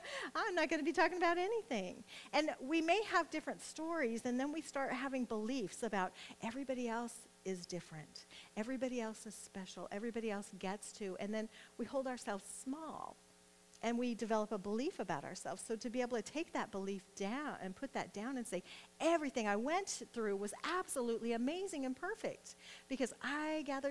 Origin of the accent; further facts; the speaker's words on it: Nebraska, United States; I'm from Nebraska, so that's what we say.